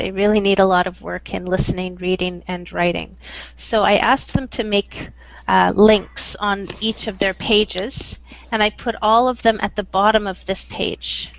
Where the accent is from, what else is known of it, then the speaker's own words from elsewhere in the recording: Canada; Like as a Canadian, I'm much more individualistic.